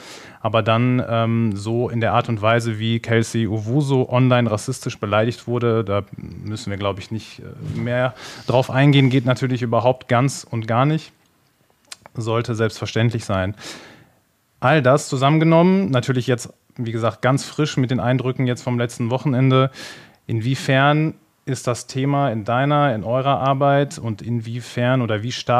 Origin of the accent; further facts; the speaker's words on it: Dortmund, North Rhine-Westphalia, Germany; also born or lived in Düsseldorf; ich bin geboren und aufgewachsen in Dortmund, wie gesagt, 6-jähriges Düsseldorfer Exil. Und dann gab es ja auch schon einen Grund, warum ich dann wieder hier hingekommen bin.